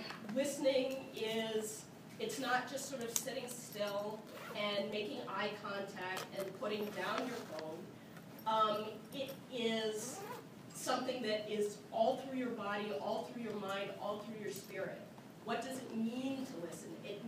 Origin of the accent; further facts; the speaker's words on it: Washington, District of Columbia, United States; I come from Washington, D.C., and the place is full of people who think that they're changing the world in the right way.